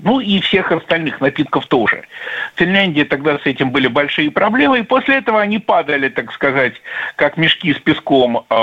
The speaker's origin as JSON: {"language": "Russian", "region": "Saint Petersburg", "country": "Russia", "tie": "born or raised there", "lives_now": "Moscow, Russia", "said": "сейчас я скорее москвич, да, уже достаточно много лет. Но до этого действительно родился и прожил жизнь в Петербурге. Причем в самом центре."}